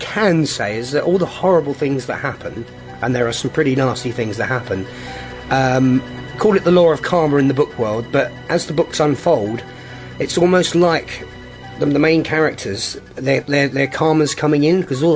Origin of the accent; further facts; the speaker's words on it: London, United Kingdom; because I grew up in South London, there was about 40 kids in one class.